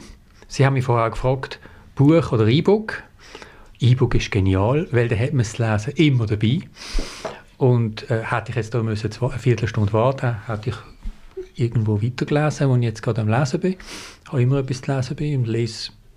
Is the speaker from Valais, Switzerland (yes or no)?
no; Binningen, Basel-Landschaft, Switzerland; Ich bin in Binningen aufgewachsen